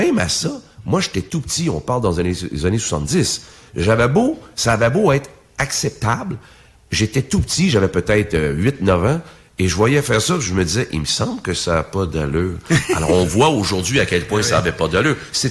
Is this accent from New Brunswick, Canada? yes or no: no; Sorel, Quebec, Canada; j'ai pêché beaucoup quand même quand j'étais jeune parce que je suis originaire de Sorel.